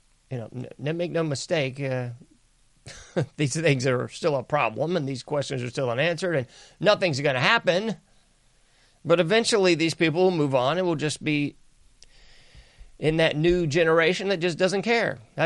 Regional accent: the South, United States; Maybe it's because I'm from the South

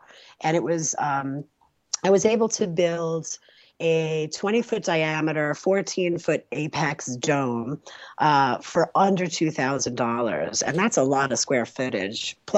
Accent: New York City, New York, United States; I was just in New York City, and I'm a New Yorker

